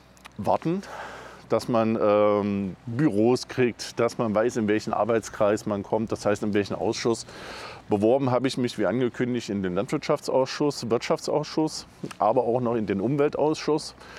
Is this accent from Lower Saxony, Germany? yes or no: no; Erfurt, Thuringia, Germany; Also, geboren bin ich in Erfurt, bin auch dort aufgewachsen, bin auch dort zur Uni gegangen, zur Schule gegangen.